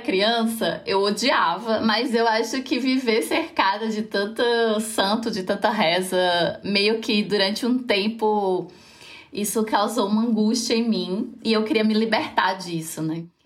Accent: Juazeiro do Norte, Ceará, Brazil; now in Pernambuco, Brazil; Eu atualmente sou professora universitária em uma universidade do estado do Pernambuco, mas eu sou natural do Cariri Cearense, de Juazeiro do Norte, no Ceará.

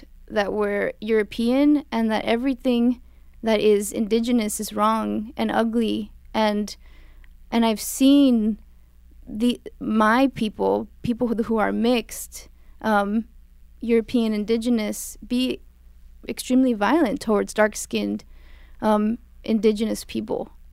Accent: Reynosa, Tamaulipas, Mexico; I'm from the north, I'm from Reynosa, the very, very top of Mexico

